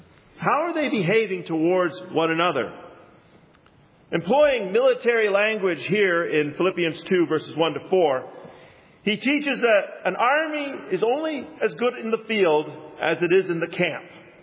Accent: Canada; Growing up in Canada, every Christmas, there would be a short film that would appear on television called The Hockey Sweater.

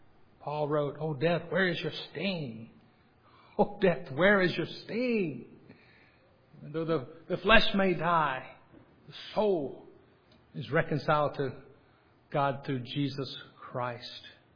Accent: Virginia, United States; I'm from Virginia, and in some of those southern states, they still go back to the graves, and it's a very honorable thing.

